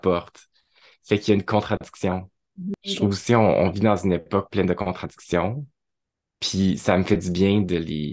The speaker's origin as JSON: {"language": "French", "town": "Gatineau", "region": "Quebec", "country": "Canada", "tie": "born or raised there", "said": "ma ville natale, Gatineau. Puis de grandir dans une ville de banlieue, être comme dans une famille comme moyenne bourgeoise blanche"}